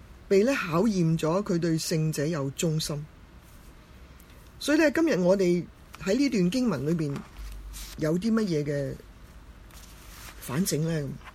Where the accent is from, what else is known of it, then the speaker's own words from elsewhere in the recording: Hong Kong; 咁但系其实咧，我哋香港人就其实好识过活噶。